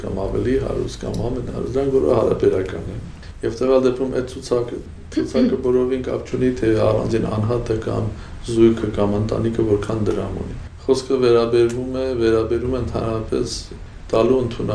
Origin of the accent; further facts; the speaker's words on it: Yerevan, Armenia; բայց իրականում Երևանցի եմ և ինչպես ծնվել եմ Երևան քաղաքի Դեմիրճյան փողոցում, այդպես էլ շարունակում եմ ապրել։